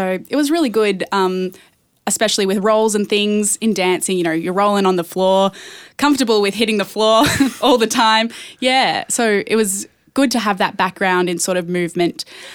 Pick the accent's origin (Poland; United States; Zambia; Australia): Australia; Sydney, New South Wales; moved away as an adult; now in Brisbane, Australia; when I was 18, I graduated high school and I moved up to Brisbane. I was originally from Sydney, so I moved away from my family, away from all my friends